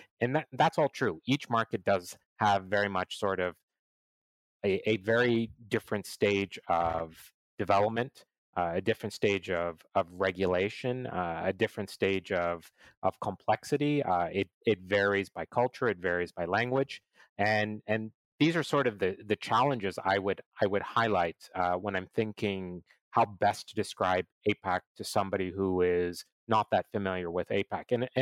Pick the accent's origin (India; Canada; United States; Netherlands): Canada; now in Singapore; Myself, I'm originally a Canadian, and I've been in Singapore and Asia for the last 15 years